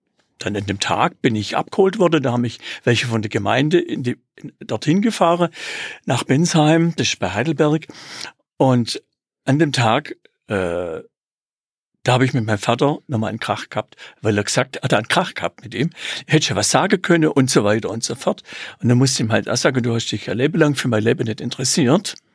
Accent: Ralligen, Bern, Switzerland; ich komme aus Ralligen, am Thunersee, und da waren die 1977 auch auf einer Freizeit in Ralligen, wo ich jetzt lebe.

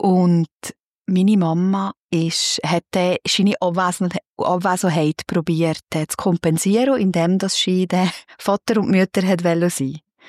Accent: Valais, Switzerland; now in Thun, Switzerland; Ich komme aus dem Wallis und bin seit 7 Jahren aber hier zu Thun daheim.

